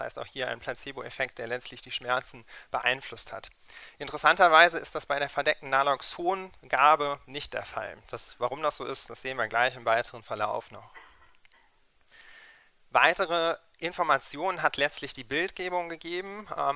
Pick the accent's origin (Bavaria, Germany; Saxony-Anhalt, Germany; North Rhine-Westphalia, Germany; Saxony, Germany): North Rhine-Westphalia, Germany; Essen; Das ist auch eine große Studie aus Essen, wo ich herkomme